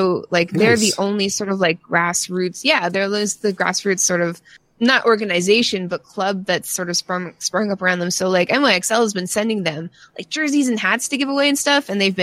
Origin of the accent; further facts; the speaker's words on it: Ontario, Canada; I'm from Ontario.